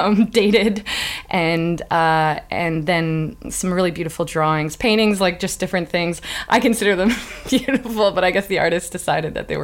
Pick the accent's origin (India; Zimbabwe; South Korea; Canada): Canada; Saskatchewan; moved away as an adult; now in Chicago, United States; where I'm based, which is in Chicago. I'm from Saskatchewan, but I've been living there post my MFA at the School of the Art Institute of Chicago for a number of years now.